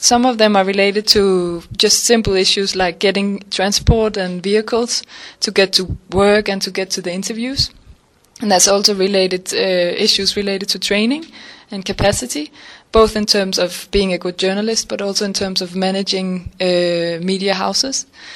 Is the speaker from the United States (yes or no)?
no; Denmark; English is a second language; now in London, United Kingdom; I come from Denmark and I live in London, UK.